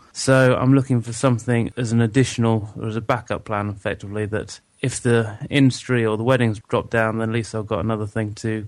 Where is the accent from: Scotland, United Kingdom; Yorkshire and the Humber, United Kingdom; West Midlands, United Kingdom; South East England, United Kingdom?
West Midlands, United Kingdom; Rugby; I'm from Rugby and I'm on the plumbing course